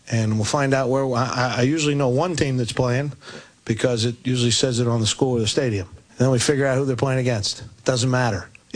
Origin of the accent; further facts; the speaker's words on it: East Coast, United States; moved away; I'm not for, I'm out here 9 years now, but I'm from the East Coast.